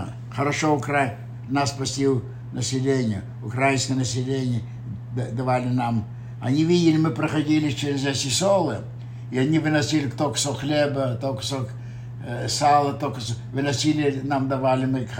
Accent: Bessarabia, Moldova; English is a second language; We came home from Ukraine to Moldavia. We lived in Moldavia, Bessarabia. The house was destroyed.

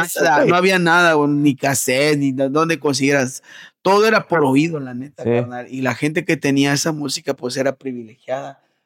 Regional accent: Bacalar, Quintana Roo, Mexico; also born or lived in Chetumal; por obras de destino llegaron a Bacalar y yo soy

